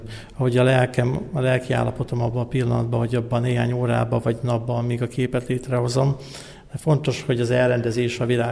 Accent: Szerencs, Borsod-Abaúj-Zemplén, Hungary; Szerencsén nőttem fel, és a gyerekkoromban is nagyon nagy kötődésem volt a környék vidékeihez

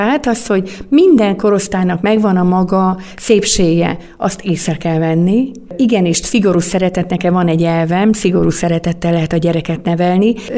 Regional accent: Tiszakóród, Szabolcs-Szatmár-Bereg, Hungary; én tiszakóródi származású vagyok

